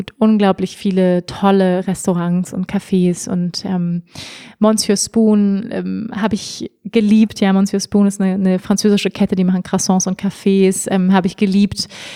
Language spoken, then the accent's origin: German; Germany; Ich bin Europäerin, ich bin Deutsche.